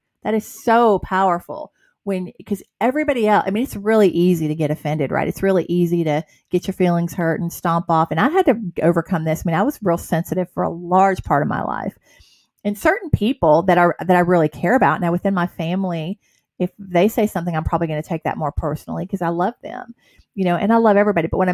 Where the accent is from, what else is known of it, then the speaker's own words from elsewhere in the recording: Atlanta, Georgia, United States; which y'all knew I grew up in Buckhead and in Atlanta, and I worked in Buckhead in my early adult years.